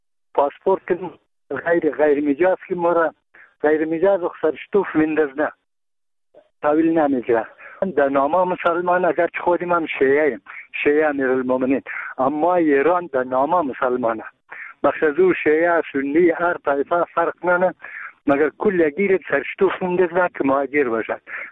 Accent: Afghanistan; ما یک تن از بامیانیم.

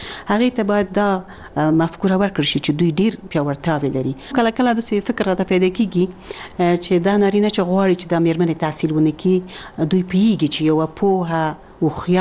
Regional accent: Nishegram, Nuristan, Afghanistan; زه د نورستان نه یم او د نورستان د یو ډېر لري کلي نشېګرام د کلي نه یم

